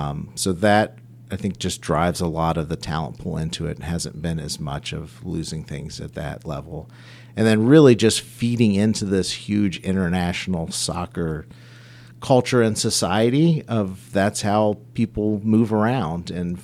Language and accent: English; New Philadelphia, Ohio, United States; now in Cincinnati, United States; So I still call New Philadelphia my home, where I grew up in Eastern Ohio